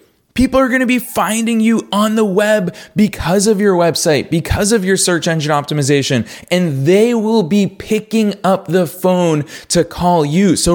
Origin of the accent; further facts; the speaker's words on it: Boston, Massachusetts, United States; now in Los Angeles, United States; when I first moved to Los Angeles, California. So remember, I grew up in Boston. I spent the vast, vast majority of my life in Boston, which is, let's face it, a very cold climate.